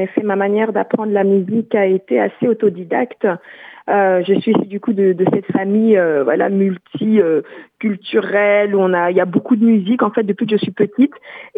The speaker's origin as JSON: {"language": "French", "region": "Kinshasa", "country": "DR Congo", "said": "je suis du coup du Congo, Kinshasa."}